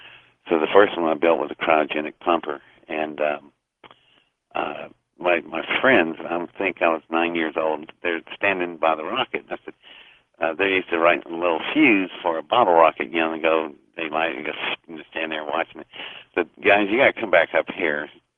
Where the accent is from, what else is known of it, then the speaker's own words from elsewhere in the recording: Welch, West Virginia, United States; born there; I was born in Welch, West Virginia, in number 10 Pocahontas coal fields.